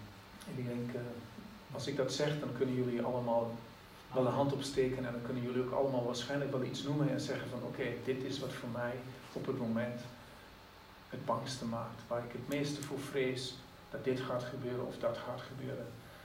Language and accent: Dutch; Netherlands; born there; moved away as an adult; also born or lived in South Africa; Ik ben geboren in Nederland, maar ik was 18 toen ik samen met mijn vader en moeder en met broers en zusters gingen wij naar Zuid-Afrika toe. En ik heb er 38 jaar gewoond.